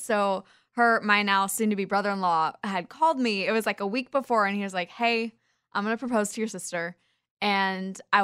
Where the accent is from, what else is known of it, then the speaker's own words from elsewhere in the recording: Kansas, United States; We're both from Kansas.